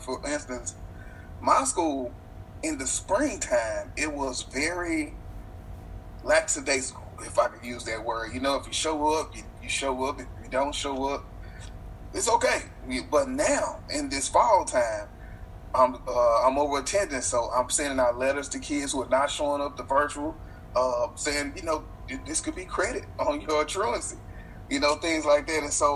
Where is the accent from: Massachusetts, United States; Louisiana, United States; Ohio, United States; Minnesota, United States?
Louisiana, United States; Shreveport; I was a para in Shreveport, Louisiana, which is my hometown.